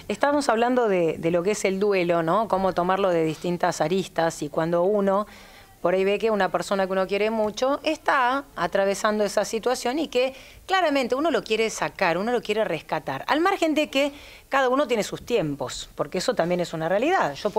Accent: San Isidro, Buenos Aires Province, Argentina; Soy de San Isidro, así que sé lo que pasan los vecinos de al lado.

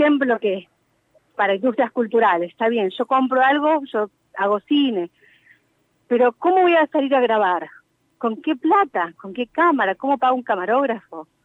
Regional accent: Cutral Có, Neuquén, Argentina; Yo hace 3 años que volví a mi provincia, soy de Cutralcó

